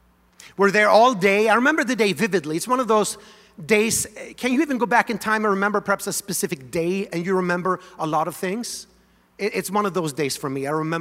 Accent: Sweden; first language Swedish; English is a second language; I am born and raised in Sweden, so Swedish is my native language.

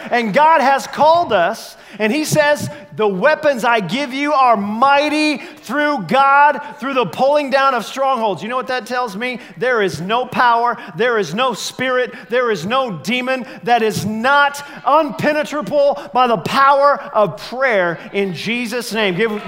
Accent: United States; Now, I know English because I'm an American.

